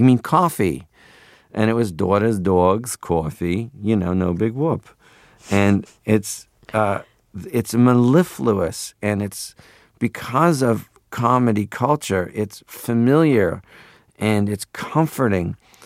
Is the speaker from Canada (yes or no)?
yes; Toronto, Ontario, Canada; Well, when I grew up in Toronto